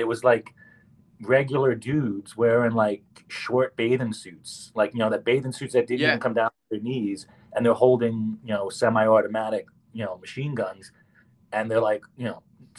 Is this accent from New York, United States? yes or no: yes; Yonkers, New York, United States; And like, I've grown up here my whole life. I grew up in Yonkers. It's like by car, you're like 20 minutes